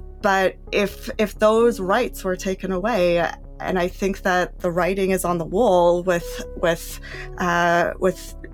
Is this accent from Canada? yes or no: no; South Africa; now in United States; I think that I'm an immigrant. I came from South Africa, and we left apartheid South Africa to come to America because of its religious freedom and ability to practice and be how we dreamed.